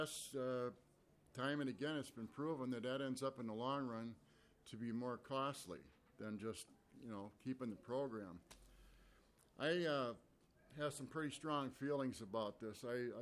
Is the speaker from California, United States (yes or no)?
no; Saint Paul, Minnesota, United States; I'm a lifelong resident of Minnesota, and I grew up here in the city of St. Paul. I'm from the West 7th Street area, and I'm a graduate of Monroe High School.